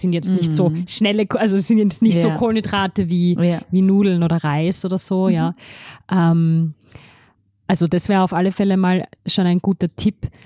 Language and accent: German; Austria; bei uns in Österreich